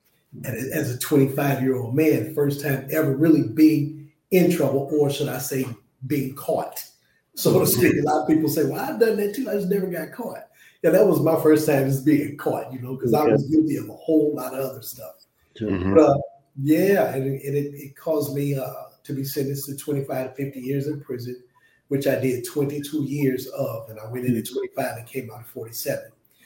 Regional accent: Detroit, Michigan, United States; But growing up in Detroit, you know, of course, there's that allure for the street life.

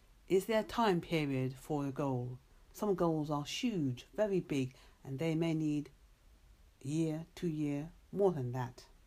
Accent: London, United Kingdom; from London, UK.

